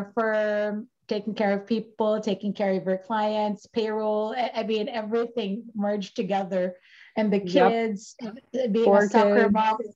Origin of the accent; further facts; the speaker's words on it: Philippines; I'm from the Philippines and I'm a beach, you know, I'm an island chick.